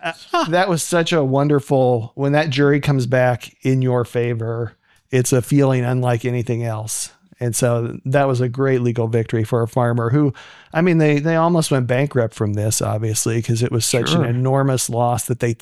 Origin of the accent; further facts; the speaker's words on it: Kansas, United States; Growing up in Kansas, we just didn't have a lot of rocks in the field.